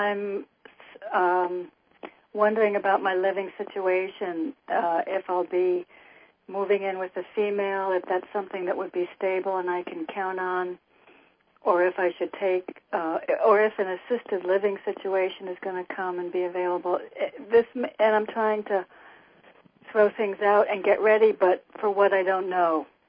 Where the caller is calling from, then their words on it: New Haven, Connecticut, United States; I'm in Connecticut.